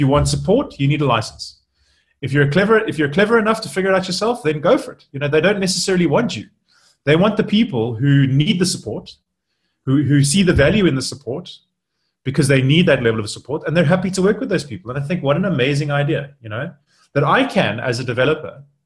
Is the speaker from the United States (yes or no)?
no; South Africa; It's exciting for me as a South African to see other South African developers